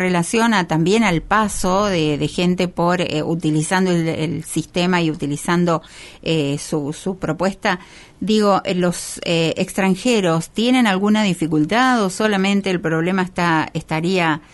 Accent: Argentina; somos los argentinos los que tenemos problemas con las divisas en dólares

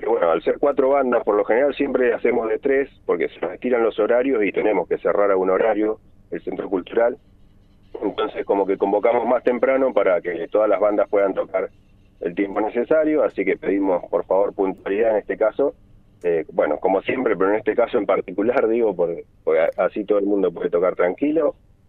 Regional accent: Bahía Blanca, Buenos Aires Province, Argentina; yo la primera vez que vine acá desde Bahía Blanca, que es

